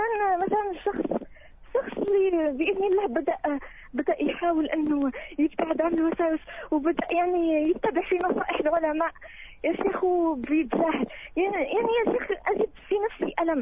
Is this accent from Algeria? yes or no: yes; Algeria; إحنا عندنا في الجزائر يعني على الأقل في منطقتي